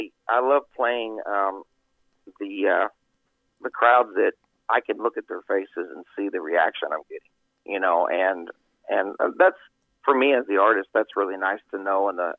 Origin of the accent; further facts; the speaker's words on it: Illinois, United States; I'm originally from Central Illinois, so my stepfather, we were the church band, and I self-taught myself how to play the drums